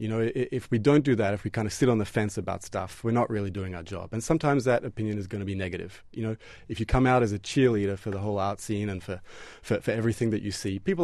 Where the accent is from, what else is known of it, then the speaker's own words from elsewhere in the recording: Australia; now in United States; I came from Australia myself 3 years ago, yeah.